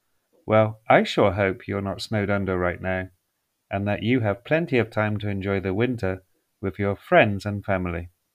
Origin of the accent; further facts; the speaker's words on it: England, United Kingdom; This is because I never did this job when I grew up in England